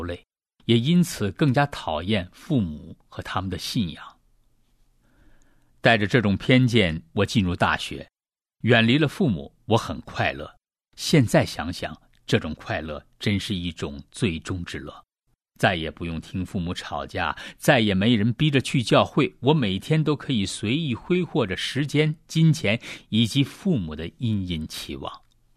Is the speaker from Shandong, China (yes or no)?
yes; Weifang, Shandong, China; 我的老家在山东潍坊，父母都是虔诚的基督徒。